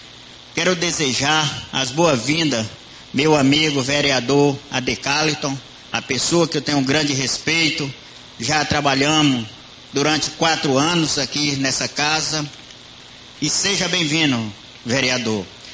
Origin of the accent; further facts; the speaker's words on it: Guadalupe, Piauí, Brazil; Nós respondemos: somos de Guadalupe.